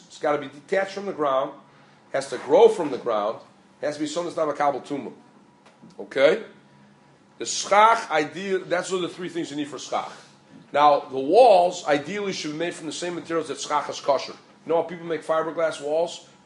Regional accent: Peoria, Illinois, United States; I remember as a kid growing up in Peoria

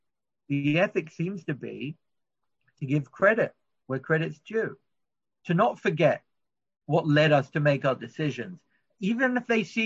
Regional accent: London, United Kingdom; the house I grew up in London was 318 Whitchurch Lane.

